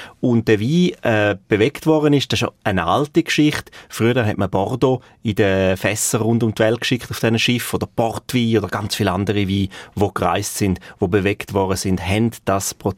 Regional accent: Bern, Switzerland; Ja gut, als Berner weiss man nicht unbedingt, was aus dem Zürich...

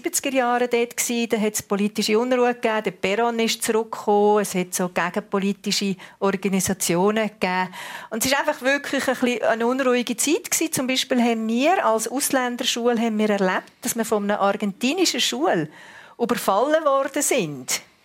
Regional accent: Germany; born there; ich bin geboren in Deutschland. Meine Mutter ist eben eine Bäckerin und mein Vater ein Luzerner.

